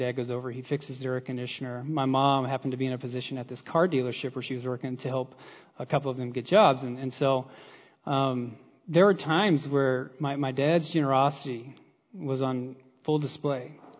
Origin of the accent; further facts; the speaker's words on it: Texas, United States; I was raised in Texas by working poor parents.